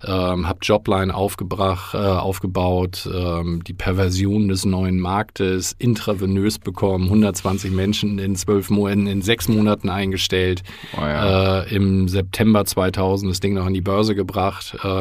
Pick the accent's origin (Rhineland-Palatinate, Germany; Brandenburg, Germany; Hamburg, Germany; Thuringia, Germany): Hamburg, Germany; bin Hamburger